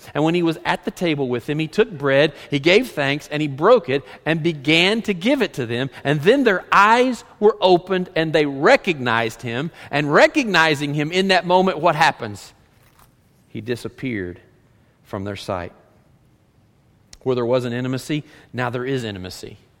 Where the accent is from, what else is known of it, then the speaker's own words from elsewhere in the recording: Texas, United States; even though I was from Texas, I talked worse than they did, I was this novelty.